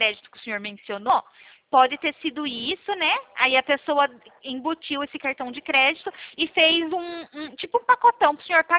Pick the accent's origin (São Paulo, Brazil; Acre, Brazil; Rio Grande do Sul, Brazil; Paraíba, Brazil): São Paulo, Brazil; Araras; Eu sou daqui de Araras mesmo.